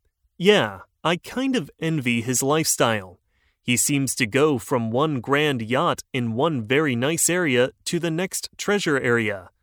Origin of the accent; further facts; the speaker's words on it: India; Maybe it's because I'm Indian